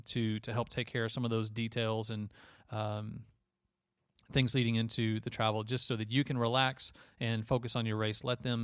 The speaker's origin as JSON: {"language": "English", "town": "Houston", "region": "Texas", "country": "United States", "tie": "born or raised there", "said": "it's in my hometown of Houston"}